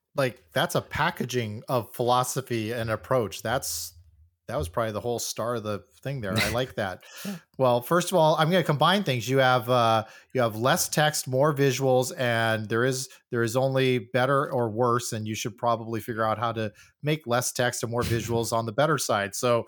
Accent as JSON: {"language": "English", "town": "San Diego", "region": "California", "country": "United States", "said": "I'm from San Diego. A lot of snow."}